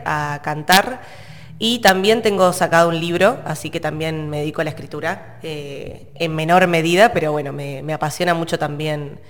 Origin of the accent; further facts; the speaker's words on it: Neuquén, Argentina; Bueno, soy cantautora neuquina.